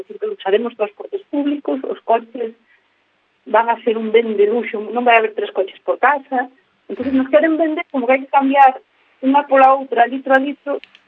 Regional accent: Ourense, Galicia, Spain; now in Aranga, Spain; vivindo aquí 20 anos, son de Orense, pero levo 20 anos vivindo aquí en Aranga

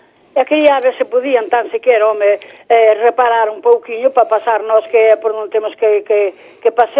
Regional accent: Galicia, Spain; eu son aquí de Cesa

